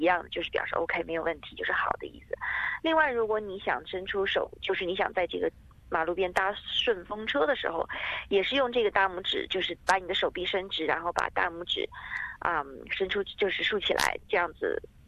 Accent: China

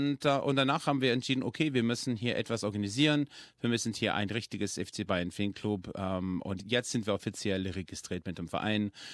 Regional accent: Sydney, New South Wales, Australia; now in Melbourne, Australia; ich komme originell aus Sydney, ich bin umgezogen nach Melbourne

